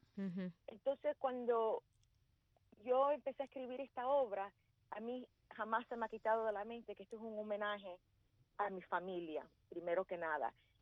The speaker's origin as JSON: {"language": "Spanish", "town": "New Orleans", "region": "Louisiana", "country": "United States", "tie": "born there", "said": "Nací en New Orleans."}